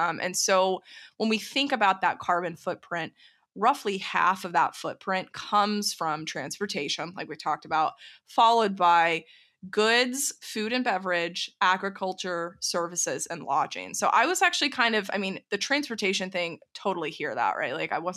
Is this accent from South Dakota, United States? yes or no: no; Texas, United States; You and I growing up in Texas, nobody was ever talking about this, right?